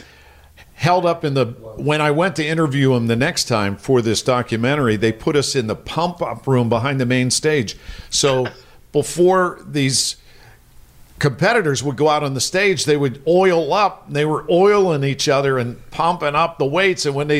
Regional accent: Pittsburgh, Pennsylvania, United States; And I said, well, I'm here from Pittsburgh with Bruno Sammartino.

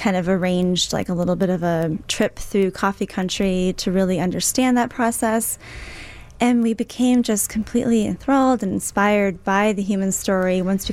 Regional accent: Chicago, Illinois, United States; So we're actually originally from the Chicagoland area.

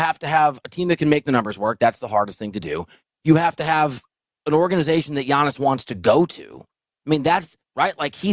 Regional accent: Dubuque, Iowa, United States; I'm from Dubuque, Iowa, which is smaller and sort of, you know, 2-3 hours from there.

